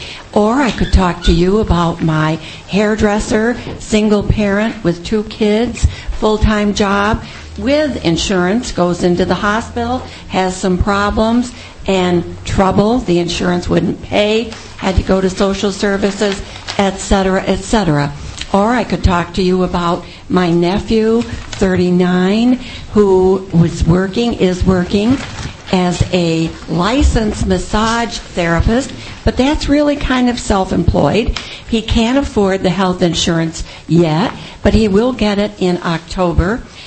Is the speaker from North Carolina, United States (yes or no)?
no; Ithaca, New York, United States; from Ithaca.